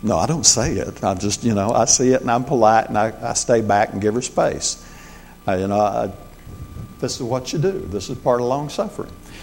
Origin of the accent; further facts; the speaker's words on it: Arkansas, United States; I'm from Arkansas, and I want to put my bare feet on the golden street.